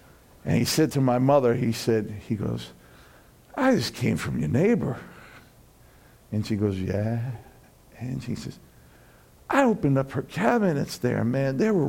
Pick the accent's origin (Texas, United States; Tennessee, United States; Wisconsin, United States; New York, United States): New York, United States; New York City; But when we grew up in New York City, we grew up in a 20-story apartment building.